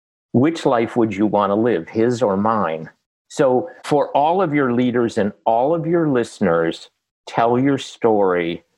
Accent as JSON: {"language": "English", "town": "Boston", "region": "Massachusetts", "country": "United States", "said": "So I'm a Boston Patriot fan because I'm from Boston"}